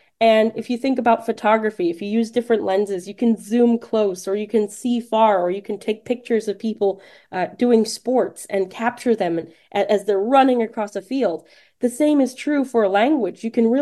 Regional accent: Detroit, Michigan, United States; first language French; So I really disentangle my experience as a Francophone growing up in Metro Detroit.

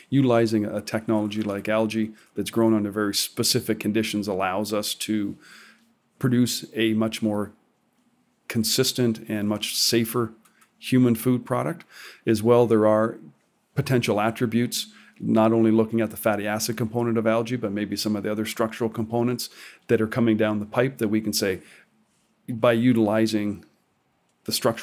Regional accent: Canada; being a Canadian

